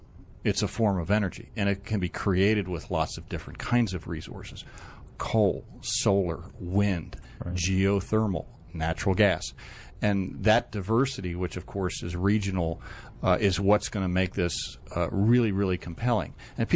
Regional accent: Vestal, New York, United States; I'm originally from Vestal, New York, up near Binghamton.

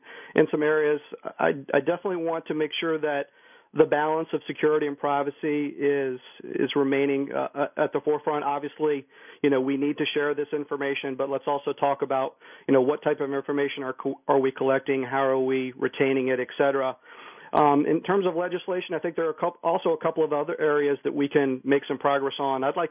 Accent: Virginia, United States; I know this week Senator Tim Kaine from my home state of Virginia introduced

